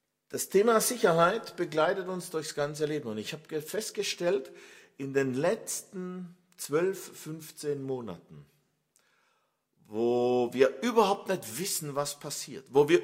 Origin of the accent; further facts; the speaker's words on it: Baden-Württemberg, Germany; also born or lived in North Rhine-Westphalia; Ich komme aus der Nähe von Stuttgart. Ich bin überzeugter Schwabe, aber ich kann tatsächlich so reden, dass man mich überall versteht. Ich habe das hart antrainiert während 3 Jahre NRW-Aufenthalt.